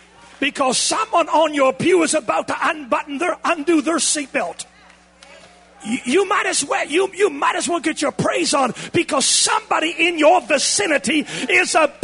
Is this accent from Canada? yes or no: yes; Canada; now in United States; I'm a Canadian. I can't vote anyhow. But I've lived here. I paid taxes for over 25 years.